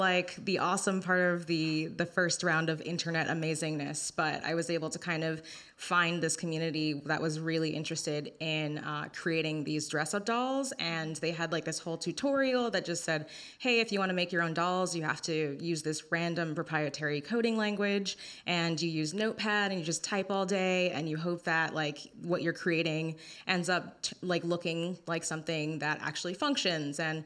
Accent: New York City, New York, United States; So growing up in the Bronx, I grew up specifically near the Bronx Botanical Garden.

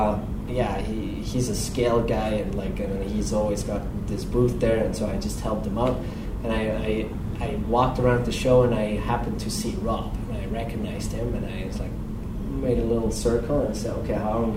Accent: Switzerland; accent: Swiss; not sure people don't understand my Swiss accent too well, so...

